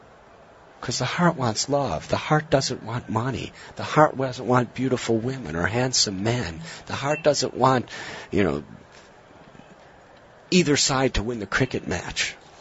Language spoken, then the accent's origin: English; United States; In my own life, I'm from America. My parents and grandparents, they perform religious activities.